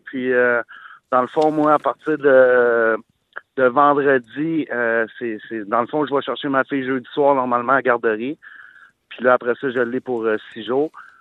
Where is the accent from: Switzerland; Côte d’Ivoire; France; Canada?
Canada; Longueuil, Quebec; Puis moi, je suis de Longueuil.